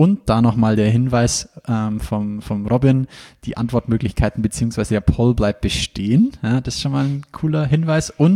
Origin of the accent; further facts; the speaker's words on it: Ingolstadt, Bavaria, Germany; fragt mich jemand, wo ich her bin und ich sage Ingolstadt.